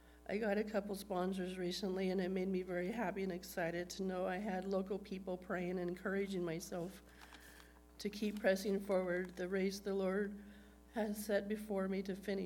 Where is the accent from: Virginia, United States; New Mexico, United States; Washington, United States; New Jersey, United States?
Washington, United States; Wenatchee; from Wenatchee, Washington.